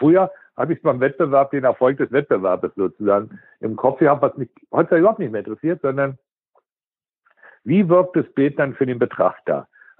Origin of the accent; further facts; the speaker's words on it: Berlin, Germany; wie man als Berliner sagt, man war nicht so gut drauf.